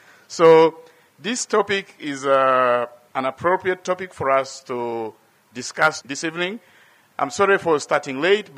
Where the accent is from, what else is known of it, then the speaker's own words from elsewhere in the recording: Juba, Central Equatoria, South Sudan; It's good to be back here in Juba. This is my city. I wasn't born here, but I grew up in Juba, so Juba is not very strange to me.